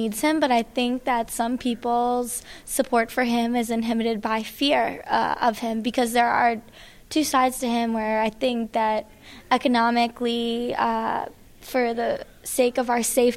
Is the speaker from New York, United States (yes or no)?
no; Winthrop, Massachusetts, United States; I'm from Winthrop, Massachusetts. I grew up in a Democratic household, but I have more Republican views.